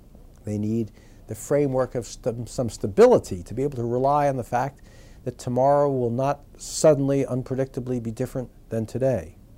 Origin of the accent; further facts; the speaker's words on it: Newark, New Jersey, United States; I was born in Newark, New Jersey, which is the big city. It was a lower middle class working area that I lived in until the age of 9, and then we moved to a suburb near Newark.